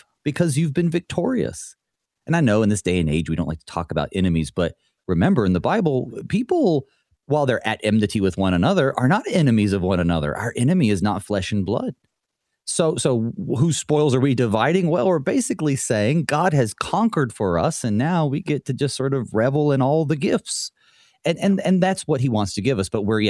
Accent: United States; Maybe that's because I'm an American, but I don't know.

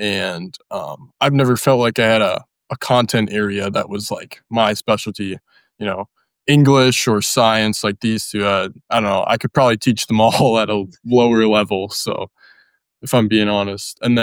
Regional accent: Sioux Falls, South Dakota, United States; Sioux Falls is home. We did everything there at Sioux Falls Lutheran, sports, music, even some theater

